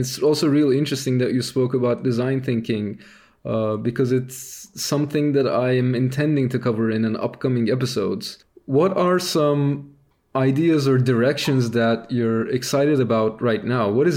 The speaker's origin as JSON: {"language": "English", "region": "Istanbul", "country": "Turkey", "tie": "born or raised there", "said": "I grew up in a very big city. I grew up in Istanbul, where the population is, I think, close to 20 million now."}